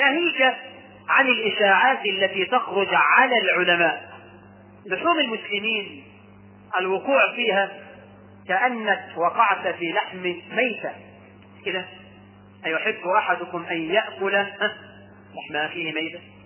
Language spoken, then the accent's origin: Arabic; Egypt; احنا عندنا في مصر